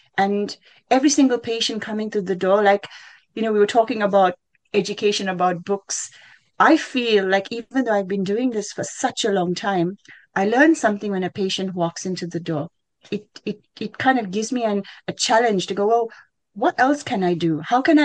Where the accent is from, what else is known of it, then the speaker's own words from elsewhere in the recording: South Africa; so I grew up in South Africa, and coming from a very culturally diverse country